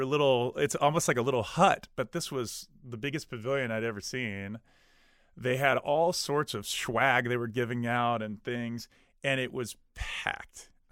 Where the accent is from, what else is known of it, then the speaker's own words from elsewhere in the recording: Georgia, United States; I was from Georgia, a state that certainly you have Republican, Democrat friends.